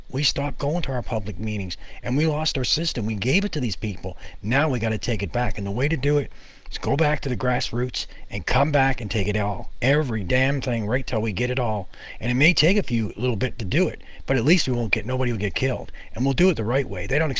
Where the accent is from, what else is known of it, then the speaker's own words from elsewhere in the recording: Canada; we're thinking here about the Ottawa situation as a Canadian.